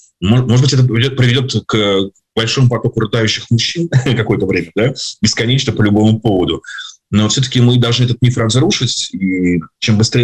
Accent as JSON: {"language": "Russian", "region": "Saint Petersburg", "country": "Russia", "said": "Я из Санкт-Петербурга"}